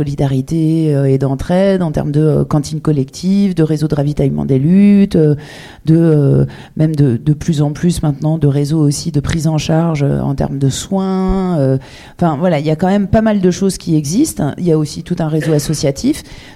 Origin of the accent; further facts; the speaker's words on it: Auvergne-Rhône-Alpes, France; moi je viens de la Drôme, en Drôme-Ardèche